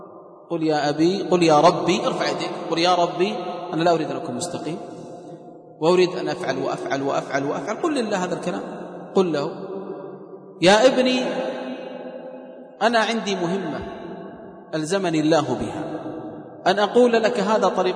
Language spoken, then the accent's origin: Arabic; Riyadh, Riyadh Province, Saudi Arabia; مرة من المرات عندنا في الرياض كان هناك أب